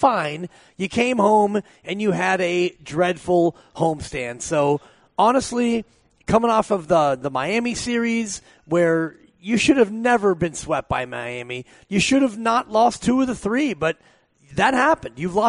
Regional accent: Ireland; a happy guy. I'm an Irishman.

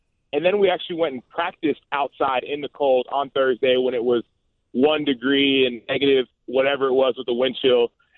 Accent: Texas, United States; In fact, even though I grew up in Texas, my brother, he was the first one in … to play football.

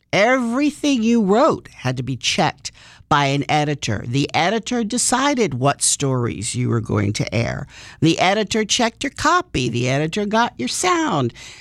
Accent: Rhode Island, United States; now in Connecticut, United States; because I come from Rhode Island, and there's a, well, it's pronounced Coventry in Rhode Island, and I come here to Connecticut

